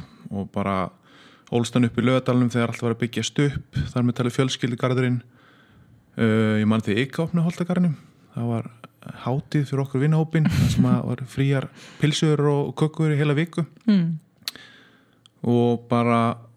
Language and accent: Icelandic; Reykjavík, Capital Region, Iceland; also born or lived in Sweden; ég er mestmegnis alinn upp í Langholtskverinu, réttu löðanum. Það áður átti ég heim í Svíþjóð 2 ár sem ég finnst að hafa móta með svolítið í gegnum tíðina. En æskuárin voru bara mjög góð